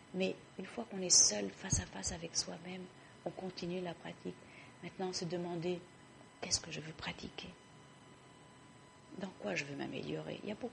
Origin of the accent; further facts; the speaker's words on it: Morocco; Moi, dès que je dis, par exemple, que je viens du Maroc, je vois les idées tout de suite.